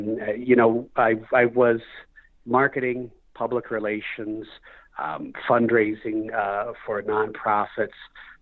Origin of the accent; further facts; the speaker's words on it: Kansas, United States; returned back to my home state of Kansas